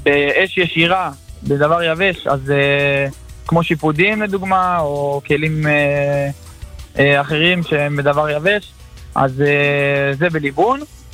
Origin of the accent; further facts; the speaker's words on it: Kfar Saba, Central District, Israel; לא, אני מכפר סבא.